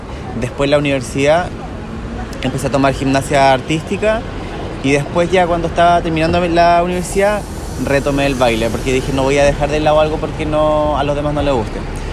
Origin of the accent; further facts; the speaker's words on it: Melipilla, Santiago Metropolitan, Chile; Yo nací acá en Melipilla, estudié en el Colegio Los Groños. Siempre he pertenecido acá, tengo 28 años.